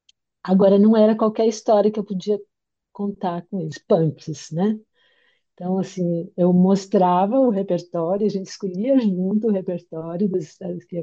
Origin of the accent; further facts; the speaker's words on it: Minas Gerais, Brazil; Como eu sou mineira, e os mineiros adoram causos, eu gostei de contar essa história